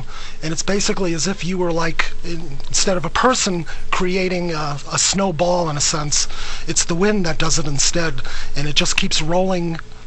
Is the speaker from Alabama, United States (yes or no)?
no; New York City, New York, United States; I grew up in New York, and those rare snowstorms were just literally transforming events.